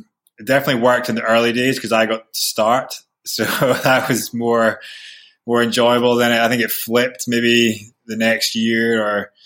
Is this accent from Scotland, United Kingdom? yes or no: yes; Aberdeen, Scotland, United Kingdom; growing up in Aberdeen